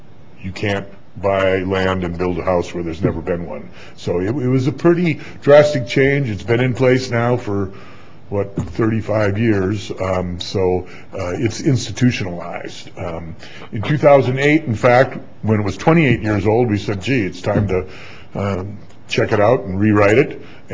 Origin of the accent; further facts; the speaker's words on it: Quad Cities, United States; When I travel, I say I'm from the Quad Cities.